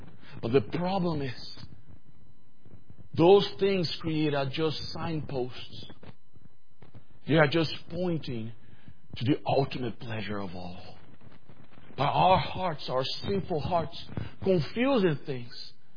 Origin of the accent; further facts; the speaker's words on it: Brazil; When I come here from Brazil, we don't have that kind of seasons that you guys have here.